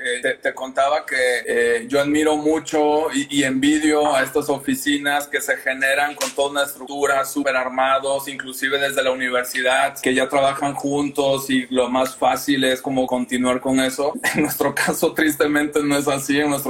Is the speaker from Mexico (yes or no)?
yes; Veracruz, Mexico; now in Mexico City, Mexico; Ambos somos de Veracruz.